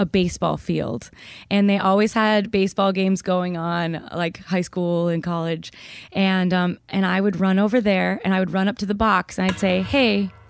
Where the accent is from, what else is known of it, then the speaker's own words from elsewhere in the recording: Minnesota, United States; and I'm from Minnesota, so it's my home stadium.